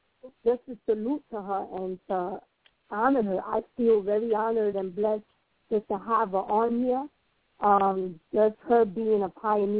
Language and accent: English; New York City, New York, United States; I'm originally from the Bronx, so, you know, they say the Bronx started, at least for me, because that's all I knew at the moment.